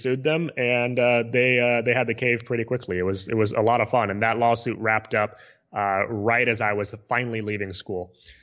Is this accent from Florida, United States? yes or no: no; San Diego, California, United States; basically I was from San Diego, but I was calling people in Baton Rouge, Louisiana.